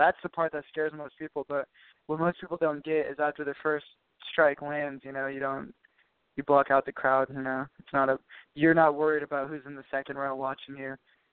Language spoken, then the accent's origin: English; Oroville, California, United States; it was, like, everyone I grew up with in Oroville and everyone's parents